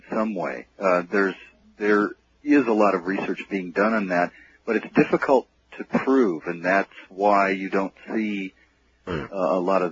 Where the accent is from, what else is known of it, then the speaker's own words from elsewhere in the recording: North Dakota, United States; Yeah, as a matter of fact, I grew up in North Dakota. And as a kid, you know, you didn't see robins in the winter.